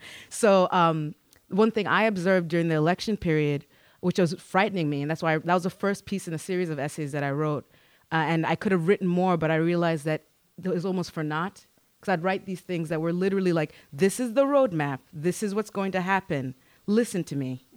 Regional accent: Kenya; obviously I'm a Kenyan

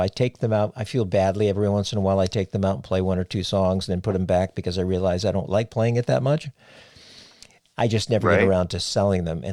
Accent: Cape Cod, Massachusetts, United States; now in Frederick, United States; I grew up on Cape Cod, and I owned surf shops before I moved to Frederick.

